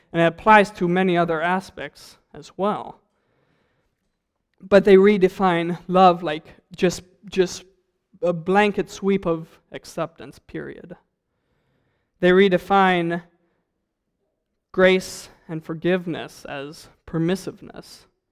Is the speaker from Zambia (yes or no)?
yes; Zambia; growing up in Zambia, you're kind of oblivious to a lot of things going on. And going back to Zambia